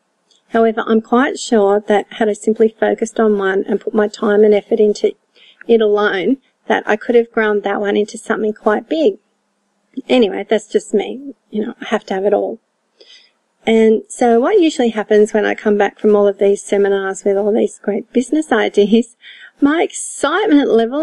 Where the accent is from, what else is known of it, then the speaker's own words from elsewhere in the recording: Australia; accent: Australian; I'm an Aussie gal from Down Under, like you didn't already know that from the accent.